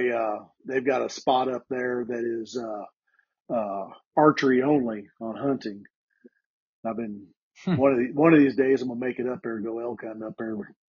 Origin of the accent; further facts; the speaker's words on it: Missouri, United States; But, you know, I'm from Missouri, and for us to hook into, you know, 40, 50, 60-pound blue cats is pretty regular.